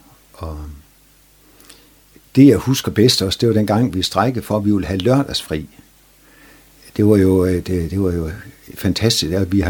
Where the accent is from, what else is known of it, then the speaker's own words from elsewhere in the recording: Frederikshavn, North Denmark Region, Denmark; at være barn i Frederikshavn, det var en fantastisk tid. Jeg var født i Blokkeren